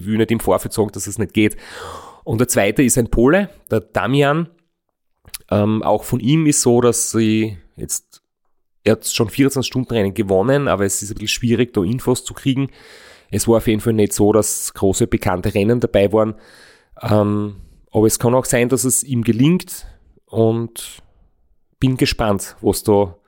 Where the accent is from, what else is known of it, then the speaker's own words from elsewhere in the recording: Austria; dass ich aus Österreich bin